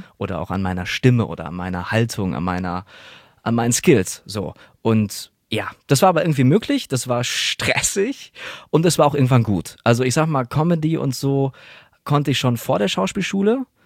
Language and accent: German; North Rhine-Westphalia, Germany; Ich komme aus dem Pott.